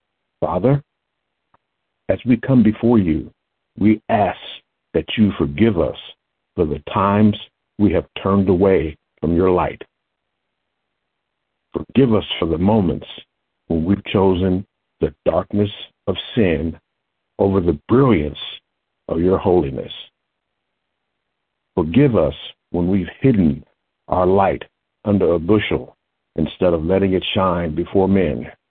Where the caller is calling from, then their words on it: Lincoln Heights, Ohio, United States; I come to you from Lincoln Heights, Ohio.